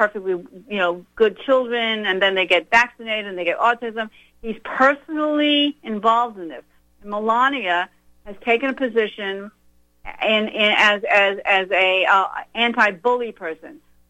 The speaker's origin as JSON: {"language": "English", "region": "New York", "country": "United States", "said": "As you know, you're from New York. I'm also from New York."}